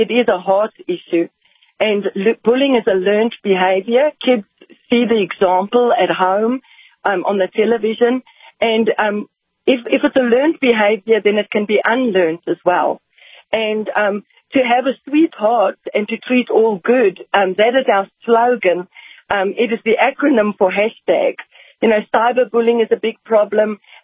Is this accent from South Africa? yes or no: yes; South Africa; now in United States; I can safely say that I am African American. I hail all the way from South Africa, where I was born and raised, and I've been living in the United States of America, the best nation in the world, for the past 24 years.